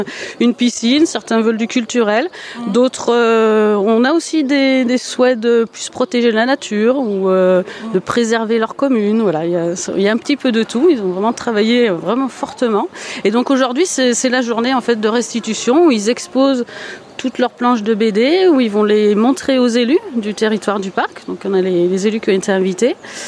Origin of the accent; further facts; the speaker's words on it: Auvergne-Rhône-Alpes, France; Je suis du Nord-Isère.